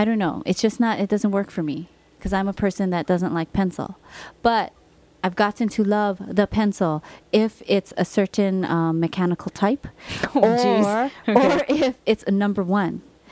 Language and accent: English; Hawaii, United States; because both of us are born and raised in Hawaii. All of our family is still in Hawaii.